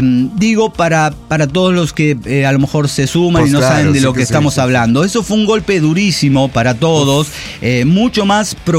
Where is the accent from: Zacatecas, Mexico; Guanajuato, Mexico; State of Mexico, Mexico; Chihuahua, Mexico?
Chihuahua, Mexico; Y yo soy de Chihuahua, o sea, si México pierde y Chihuahua pierde más.